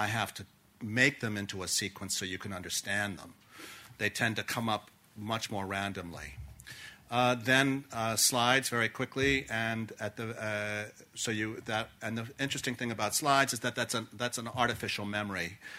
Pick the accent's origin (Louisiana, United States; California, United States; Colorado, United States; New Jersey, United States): California, United States; Santa Monica; I grew up in Santa Monica. Both my parents were artists.